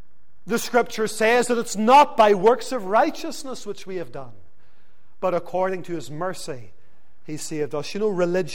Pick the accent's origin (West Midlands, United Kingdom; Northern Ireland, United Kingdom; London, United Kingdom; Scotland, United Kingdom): Northern Ireland, United Kingdom; Lisburn; I had to come to that place as a respectable young Presbyterian, growing up in Lisburn, religious, said my prayers at night